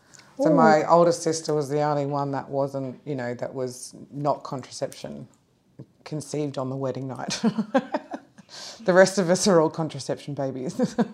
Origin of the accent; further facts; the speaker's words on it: Yarrawonga, Victoria, Australia; born there; I was born in Yarrawonga in Victoria.